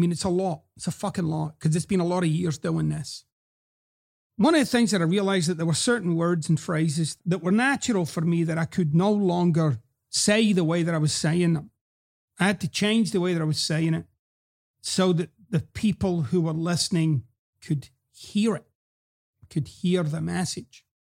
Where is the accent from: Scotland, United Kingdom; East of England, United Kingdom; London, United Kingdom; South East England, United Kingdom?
Scotland, United Kingdom; accent: hybrid accent; I go back to quote-unquote home, Scotland, every few years. In fact, 2022 is a year when I'll be visiting the motherland.